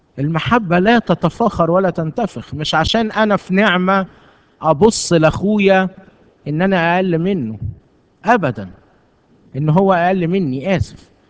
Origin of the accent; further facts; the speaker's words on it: Egypt; والتفاخر يمكن بتميزنا احنا كمصريين شوي